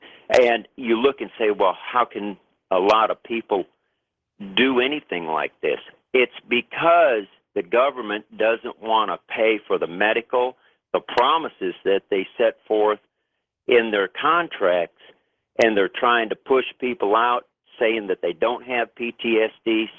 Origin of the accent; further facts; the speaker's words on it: Sun Valley, California, United States; And, Nori, I grew up in Sun Valley, California.